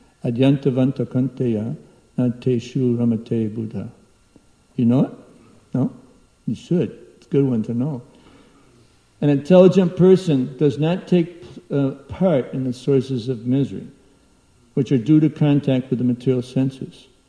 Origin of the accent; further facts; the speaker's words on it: Nashville, Tennessee, United States; And I'd say, "Well, I'm from Nashville."